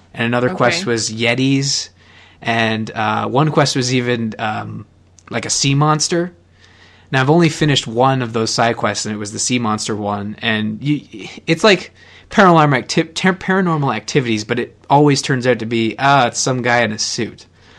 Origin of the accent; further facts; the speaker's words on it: Canada; I find being a Canadian